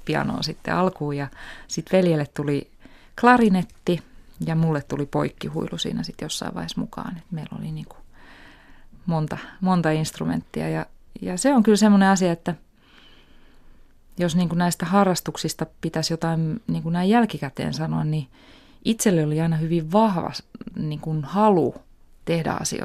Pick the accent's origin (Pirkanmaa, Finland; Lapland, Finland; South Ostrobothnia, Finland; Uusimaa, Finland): Uusimaa, Finland; Järvenpää; isä on intialainen ja tosiaan äiti suomalainen. Synnyin Järvenpäässä ja siellä elin ensimmäiset 19 vai 20 vuotta